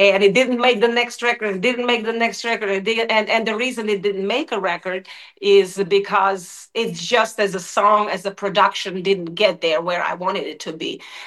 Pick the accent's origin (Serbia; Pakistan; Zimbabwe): Serbia; now in United States; He grew up here in Michigan, and I grew up in Serbia, and we had the same upbringing